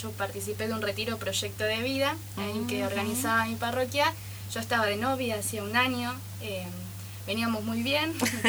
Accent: La Plata, Buenos Aires Province, Argentina; now in Posadas, Argentina; Yo soy de La Plata, no soy de acá de Posadas

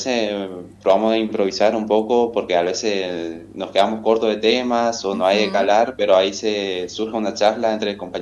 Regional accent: Dos de Mayo, Misiones, Argentina; Y yo sí soy de 2 de mayo, de la chacra.

